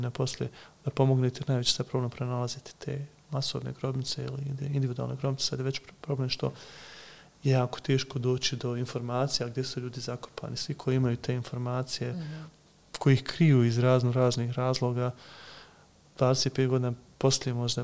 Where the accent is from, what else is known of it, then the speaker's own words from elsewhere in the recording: Bosnia & Herzegovina; možemo biti stvarno kao Bosanci i Hercegovci ponosni